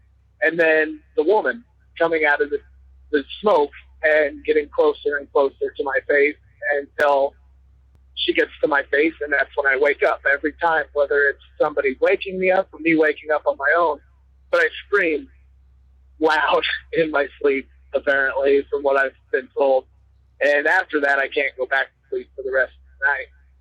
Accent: Iowa, United States; I'm from Iowa.

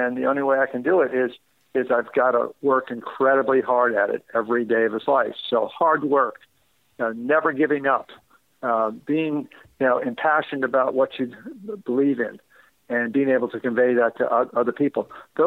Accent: New York City, New York, United States; When I was a young boy growing up in New York City, I didn't really want toys.

